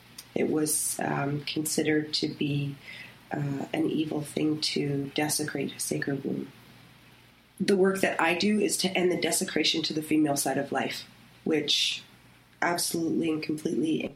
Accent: Saskatchewan, Canada; I'm from Pekasi's First Nations in Saskatchewan, and I'm Cree and Ojibwe.

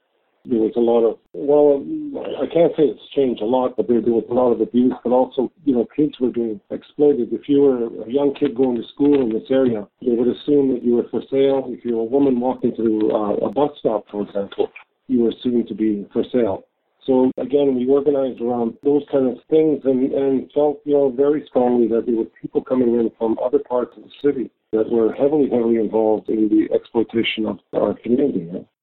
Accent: Manitoba, Canada; I grew up in North End. I went to school here and then came back

